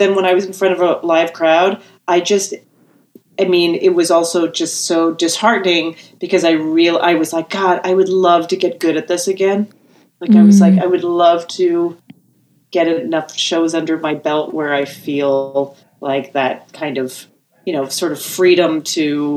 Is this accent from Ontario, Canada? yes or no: no; Calgary, Alberta, Canada; I grew up in Calgary, Alberta, Canada. There's a comedy club there.